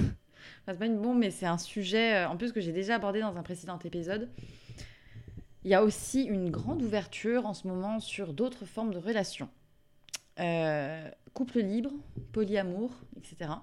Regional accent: south of France, France; moi je viens du sud de la France

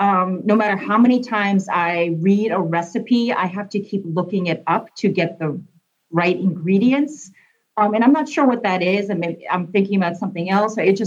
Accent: New York, United States; I'm a New Yorker, and I used to give historic walking tours in New York

